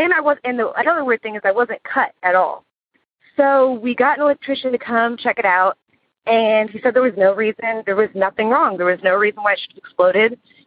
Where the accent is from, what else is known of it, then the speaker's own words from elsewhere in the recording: Houston, Texas, United States; Hi, Tony and Jenny. … I'm from Houston, Texas.